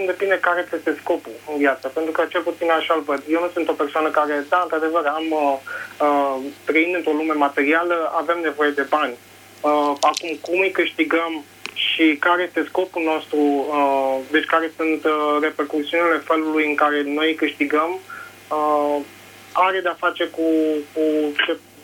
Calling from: Bucharest, Romania; sunt din București

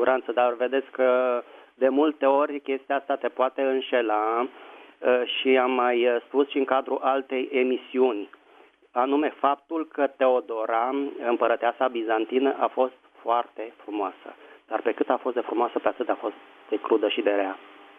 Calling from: Bucharest, Romania; sunt din București.

